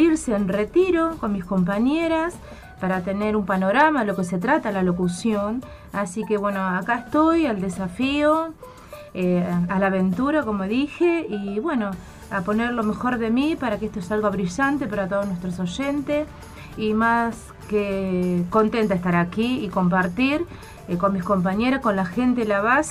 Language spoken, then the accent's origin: Spanish; Santa Fe, Argentina; now in Antarctica; soy oriunda de Santa Fe, soy mamá de dos niños